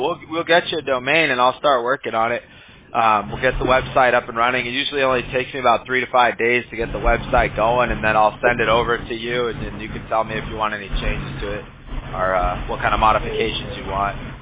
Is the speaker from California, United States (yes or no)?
yes; California, United States; I've been a Laker fan all my life. I grew up in Southern California, so.